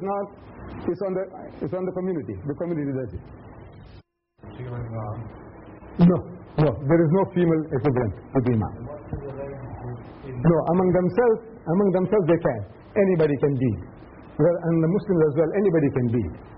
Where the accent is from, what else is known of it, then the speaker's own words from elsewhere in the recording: India; born there; I'm an Indian by birth, but my ancestors came from outside India 5,000 years ago.